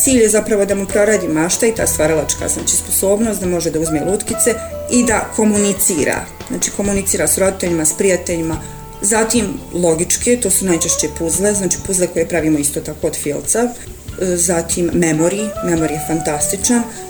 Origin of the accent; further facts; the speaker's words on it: Zenica, Federation of Bosnia and Herzegovina, Bosnia & Herzegovina; rođena sam u Zenici, završila osnovnu i srednju školu u Zenici.